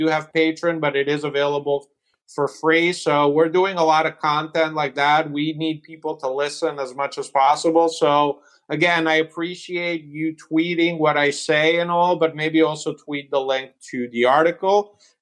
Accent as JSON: {"language": "English", "country": "Italy", "tie": "born or raised there", "said": "I was a goalkeeper growing up in Italy"}